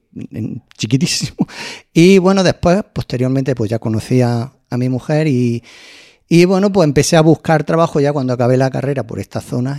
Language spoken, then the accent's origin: Spanish; Córdoba, Andalusia, Spain; now in Calahonda, Spain; Soy natural de Córdoba, aunque vivo en Calahonda.